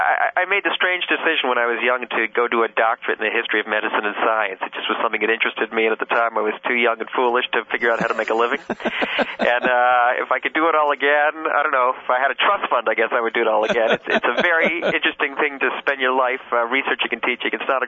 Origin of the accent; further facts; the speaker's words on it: Washington, District of Columbia, United States; I grew up in Washington, D.C., and I used to go down there to hike in the Blue Ridge Mountains or just to go visit Monticello or whatever else.